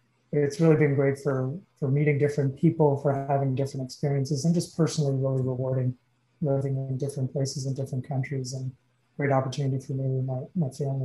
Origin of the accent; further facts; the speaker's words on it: Ontario, Canada; I was born and raised just outside of Toronto. Wife was there, family was there.